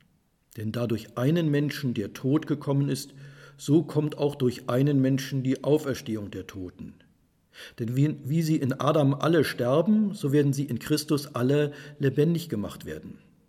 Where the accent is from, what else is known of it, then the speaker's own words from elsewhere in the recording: Germany; Ich bin Deutscher, gehöre also zum Volk der Dichter und Denker